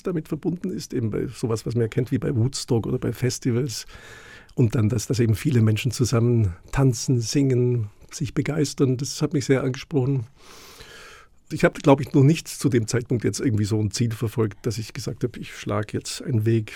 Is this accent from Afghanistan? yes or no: no; Memmingen, Bavaria, Germany; Ich komme aus Memmingen im Allgäu.